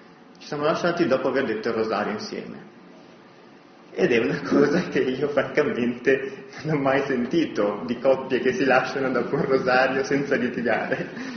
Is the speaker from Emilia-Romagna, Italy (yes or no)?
no; Milan, Lombardy, Italy; Sono milanese, sono cresciuto a Milano, fino ai 32 anni ho sempre vissuto a Milano